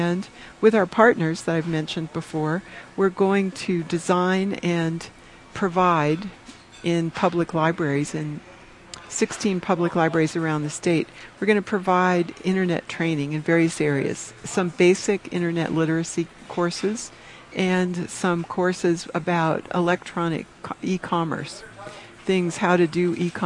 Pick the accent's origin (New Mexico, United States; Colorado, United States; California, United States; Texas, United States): New Mexico, United States; since I'm from Rio Arriba County, that's the one I know about the best.